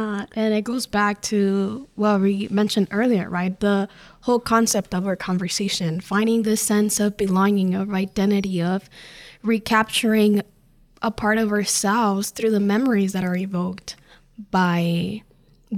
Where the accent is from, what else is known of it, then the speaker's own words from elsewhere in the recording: Ciudad Juarez, Chihuahua, Mexico; growing up in Ciudad Juarez